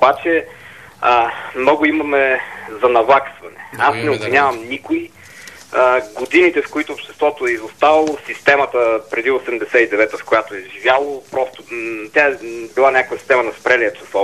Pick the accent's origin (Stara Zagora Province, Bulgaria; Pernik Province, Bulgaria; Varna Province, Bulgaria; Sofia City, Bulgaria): Sofia City, Bulgaria; Sofia; от София съм.